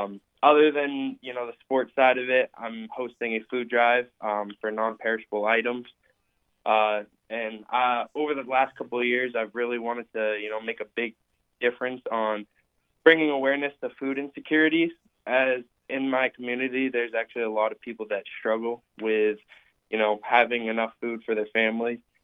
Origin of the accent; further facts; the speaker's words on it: Green, Ohio, United States; You know, growing up through Green, obviously being my hometown, and going through, you know, the elementary schools at Green